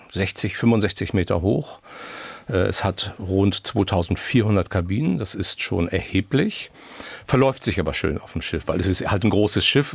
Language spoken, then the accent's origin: German; Hamburg, Germany; also born or lived in Berlin; Ich bin Marientaler. Ich bin zwar in Langhorn geboren, aber in Marienthal aufgewachsen, habe die Schule da beendet und bin dann allerdings flüchtig geworden, habe in Berlin studiert und dann eine kleine Europatour hinter mir. Komme aber immer gerne zurück nach Hamburg.